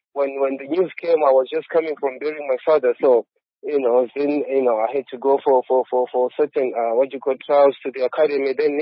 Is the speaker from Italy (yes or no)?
no; Tare, Zimbabwe; Then I went through academy from my hometown, which was in Tare. Then I had to move to Harare